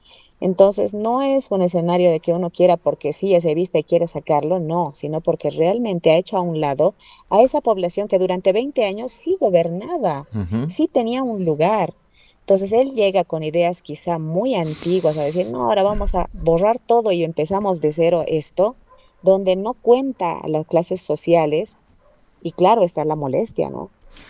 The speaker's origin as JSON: {"language": "Spanish", "country": "Bolivia", "said": "en una lectura muy personal como boliviana te digo"}